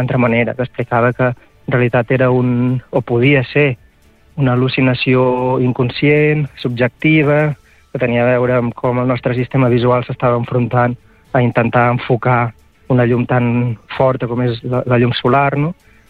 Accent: Valls, Catalonia, Spain; a una muntanyeta a prop de Valls, que és el meu poble

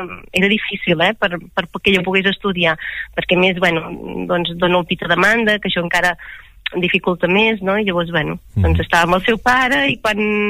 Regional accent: Girona, Catalonia, Spain; also born or lived in Barcelona; soc de Girona, havia viscut molts anys a Barcelona després d'estudiar

